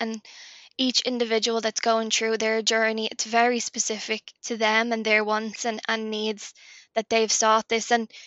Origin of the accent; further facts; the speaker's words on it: Ireland; And I think as Irish people, we never pry.